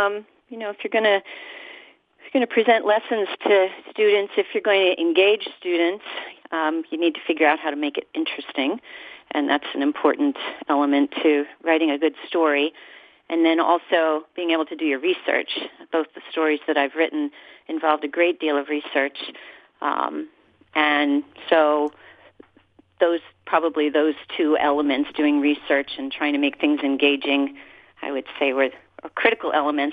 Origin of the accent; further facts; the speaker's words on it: Massachusetts, United States; now in Delaware, United States; I grew up in Massachusetts, moved here in 1985, so I've now lived in Delaware more than half of my life, and our two children were born and raised here.